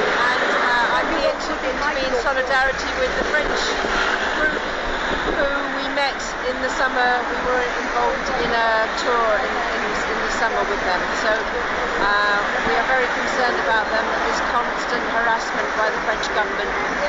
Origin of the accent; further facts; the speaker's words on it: Brighton, South East England, United Kingdom; I come from Brighton.